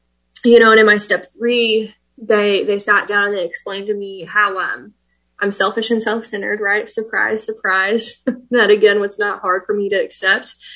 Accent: Oklahoma, United States; You know, I was raised in Oklahoma, which don't hold it against me.

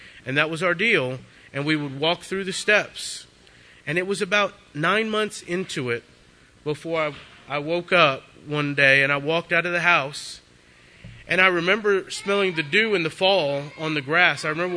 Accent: Lockhart, Texas, United States; born there; We came out here because this is really close to home. I was born in Lockhart. My mom and dad live in Kyle.

